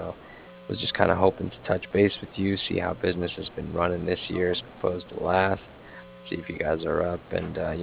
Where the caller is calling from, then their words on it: Cardiff, Wales, United Kingdom; I'm calling from Cardiff